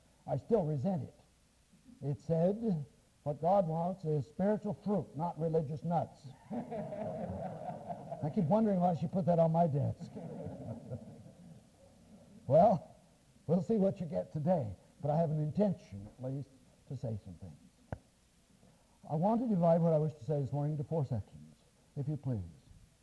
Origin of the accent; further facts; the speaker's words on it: Nebraska, United States; Well, I grew up in Nebraska in a cornfield.